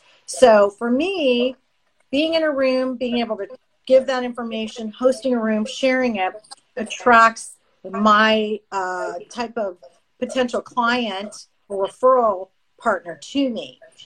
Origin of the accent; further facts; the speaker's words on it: Canada; also born or lived in Calgary / Vancouver; I lived in Calgary two different times when I was a kid. I'm Canadian.